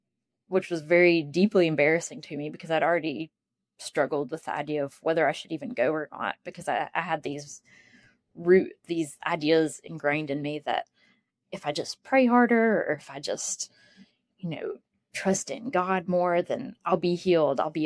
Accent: Appalachia, United States; because my accent, people immediately picked up on it and went, "Oh, where are you from?" I say, "Appalachia,"

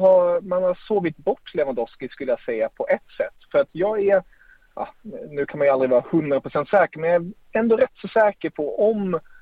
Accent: Germany; Som tysk älskar jag ju det.

